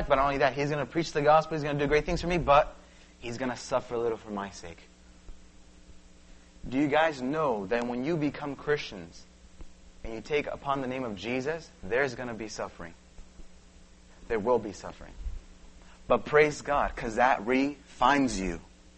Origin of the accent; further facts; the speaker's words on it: California, United States; now in Kansas, United States; My comfort zone is Kansas. I'm from Southern California.